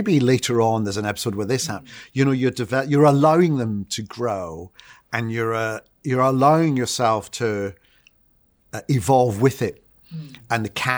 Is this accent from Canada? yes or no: no; Scotland, United Kingdom; also born or lived in London, England / United States; I'm from Scotland. So, you know, I'm an Italian in Scotland, and then I moved to London, so I'm a Scot in England.